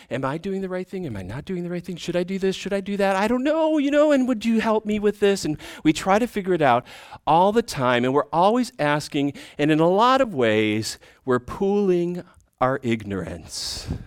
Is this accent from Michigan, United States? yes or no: yes; Frankenmuth, Michigan, United States; Happened in my hometown in Frankenmuth, Michigan, well before I was born. This is a little small town